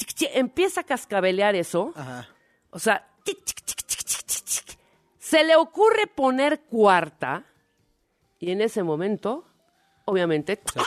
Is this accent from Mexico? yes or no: yes; Tuxtla Gutiérrez, Chiapas, Mexico; en Tuxtla Gutiérrez, Chiapas, de la cual soy oriunda, soy chiapaneca y soy coneja, orgullosamente